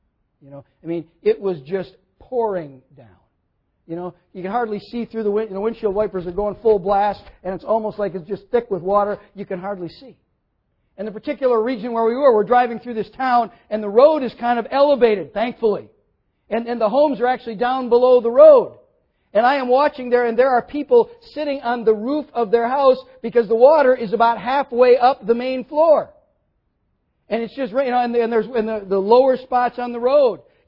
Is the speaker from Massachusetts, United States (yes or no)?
no; Minnesota, United States; I grew up in Minnesota. My dad was from South Dakota.